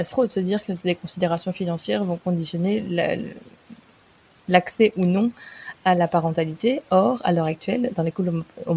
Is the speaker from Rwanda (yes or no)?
no; France; en tant que Française